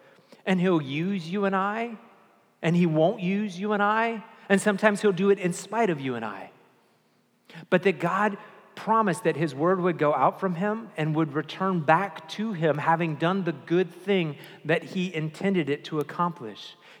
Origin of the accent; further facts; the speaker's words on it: the South, United States; I'm from the South. I grew up in church.